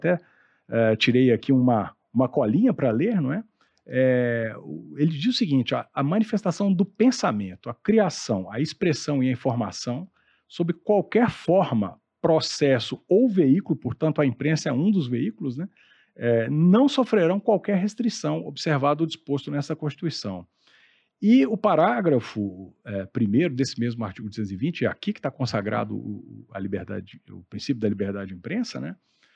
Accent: Minas Gerais, Brazil; e para nós também, né, que somos mineiros

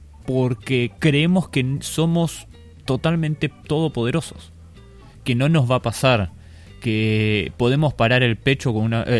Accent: Argentina; Somos Argentina, somos un crisol de razas, pero no significa eso que seamos primer mundo.

